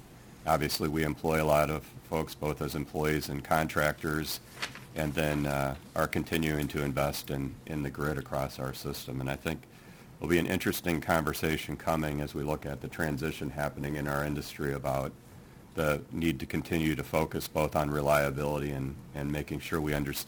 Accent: Iowa, United States; I grew up in Iowa, so it was a trip home for the Iowa State Fair for me

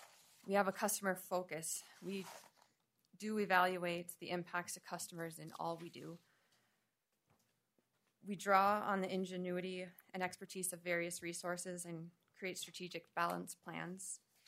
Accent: Foxhome, Minnesota, United States; I remember growing up in Fox Home, my mom getting a call letting her know that there was an outage and she was an accounting assistant.

